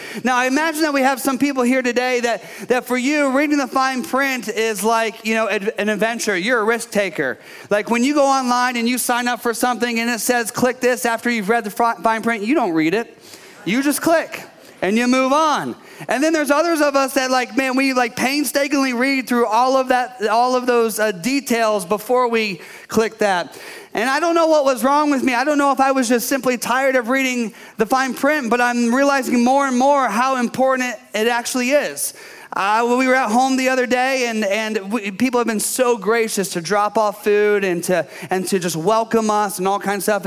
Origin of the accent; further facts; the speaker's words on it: Michigan, United States; And I'm from Michigan, and jerky is like on high supply because everybody hunts in Michigan.